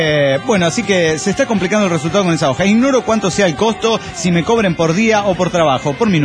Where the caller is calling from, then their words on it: Tultitlán, State of Mexico, Mexico; monitorista de Tultitlán, México.